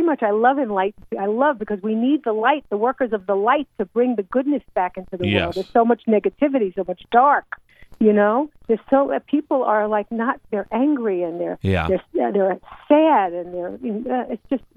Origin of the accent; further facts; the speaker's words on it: New York, United States; This is a new show that I debuted in my hometown in New York in 2014.